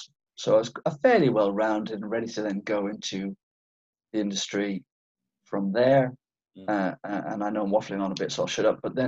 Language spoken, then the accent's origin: English; Ireland; also born or lived in Penang, Malaysia; I was born in Malaya in Penang, and then, cut a long story short, ended up in Ireland. but we're farmers, my family in Ireland.